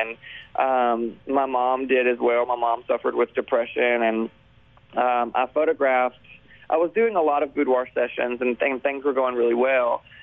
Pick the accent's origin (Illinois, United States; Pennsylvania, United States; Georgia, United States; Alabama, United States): Alabama, United States; Bessemer; I didn't grow up in Birmingham. I grew up outside of Birmingham in a city called Bessemer, Alabama.